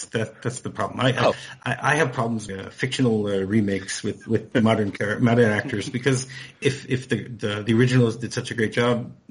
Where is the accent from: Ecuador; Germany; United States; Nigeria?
United States; Detroit, Michigan; I mean, I grew up in Detroit, so I'm familiar with I had a kid in my class from Canada